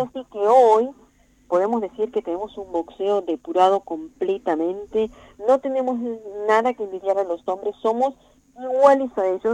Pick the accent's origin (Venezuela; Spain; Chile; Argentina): Argentina; Actualmente soy la única argentina en ser campeona mundial de las cuatro entidades en la categoría Super Gallo.